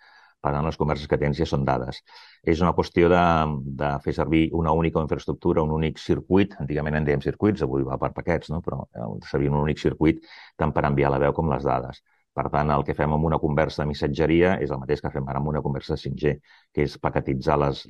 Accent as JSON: {"language": "Catalan", "region": "Catalonia", "country": "Spain", "said": "I com a catalans no ens hauríem de deixar perdre aquesta oportunitat."}